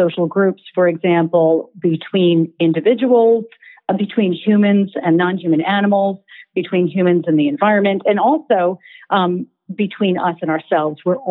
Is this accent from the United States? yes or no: yes; United States; moved away as an adult; now in Berlin, Germany; I'm in Berlin, Germany. I'm an American expat living here. I've been here for about 7 years.